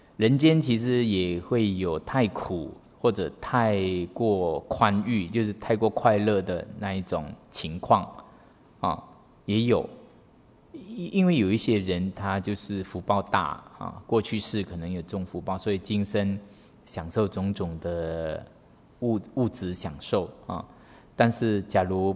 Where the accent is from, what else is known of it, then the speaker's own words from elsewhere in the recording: Taiwan; born there; 我们生在台湾也比好多地方都好哦，真的。